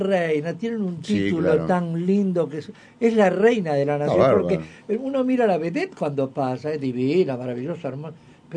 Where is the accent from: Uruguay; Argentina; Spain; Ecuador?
Uruguay; Entonces me sentí como mal, porque cada vez soy más uruguayo, me siento más uruguayo.